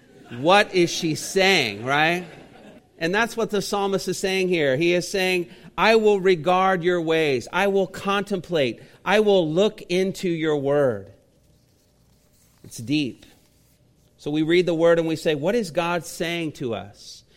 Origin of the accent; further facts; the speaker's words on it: Indiana, United States; And I grew up in Indiana.